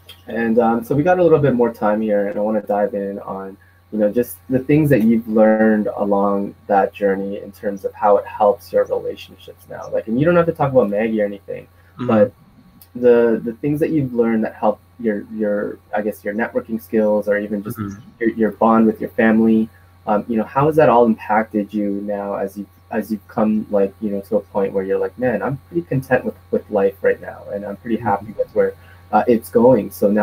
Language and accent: English; Toronto, Ontario, Canada; growing up in Toronto, Canada, it was like I was the only Asian kid in my class.